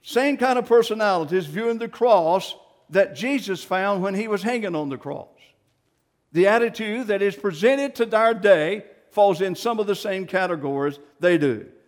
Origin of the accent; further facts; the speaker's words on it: United States; I thank God for my freedom as America, as American.